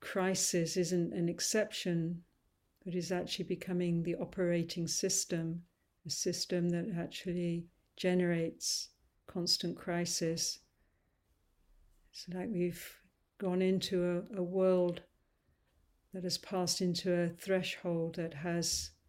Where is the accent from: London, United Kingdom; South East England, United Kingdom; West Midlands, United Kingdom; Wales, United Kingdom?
London, United Kingdom; I'm over here in the UK, in London, which is actually my hometown.